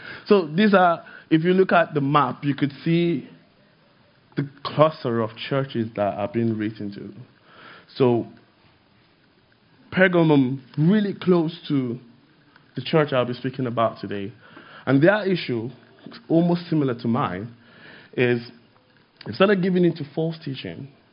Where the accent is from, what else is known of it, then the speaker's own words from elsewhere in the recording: Nigeria; I'm Nigerian, that's what we do.